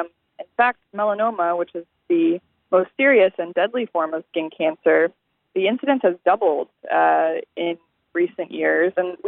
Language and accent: English; St. Louis, Missouri, United States; also born or lived in New York; now in Houston, United States; Well, I'm originally from St. Louis. Went to medical school there, and then I went to New York.